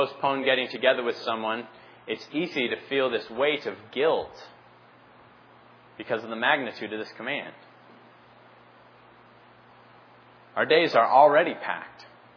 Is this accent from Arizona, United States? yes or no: yes; Phoenix, Arizona, United States; also born or lived in Philadelphia / Pittsburgh; From my experience growing up in Phoenix, living in Philadelphia and in Pittsburgh, there were needs that I walked by every day.